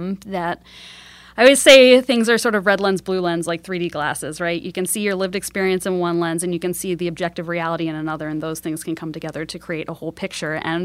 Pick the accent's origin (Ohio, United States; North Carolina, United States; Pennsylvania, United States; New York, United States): Pennsylvania, United States; Hanover; I remember growing up in Hanover, and I love the 717.